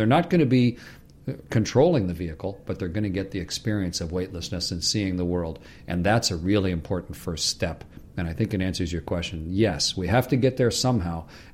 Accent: Canada; You know, I'm a Canadian.

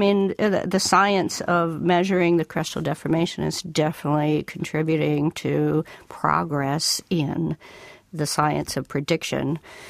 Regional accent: Detroit, Michigan, United States; I grew up in Detroit, and it's kind of an interesting bit.

